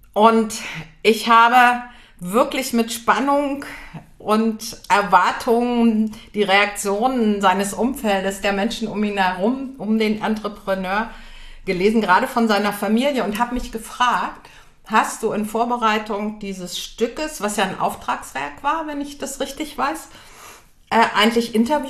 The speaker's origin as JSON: {"language": "German", "town": "Göttingen", "region": "Lower Saxony", "country": "Germany", "said": "in Göttingen, wo ich herkomme"}